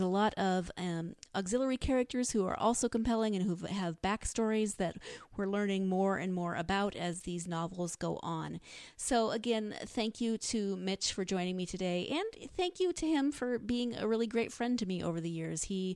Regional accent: Montana, United States; Learned something about my home state.

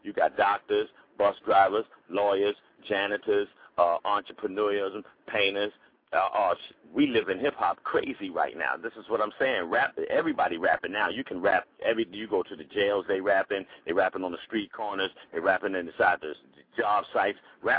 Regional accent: Bronx, New York, United States; I'm from the Bronx, where it all started.

